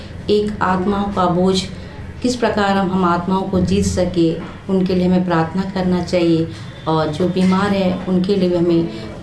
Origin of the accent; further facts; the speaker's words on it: Jharkhand, India; और मैं झारखंड की रहने वाली हूँ।